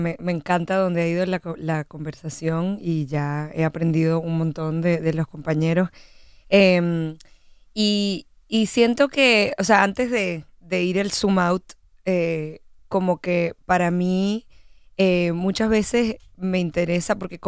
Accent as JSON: {"language": "Spanish", "country": "Puerto Rico", "said": "en Puerto Rico, de donde vengo"}